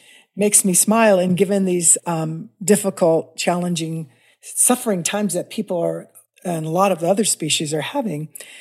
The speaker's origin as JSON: {"language": "English", "town": "Kansas City", "region": "Missouri", "country": "United States", "tie": "born or raised there", "said": "Well, I grew up in Missouri, Kansas City."}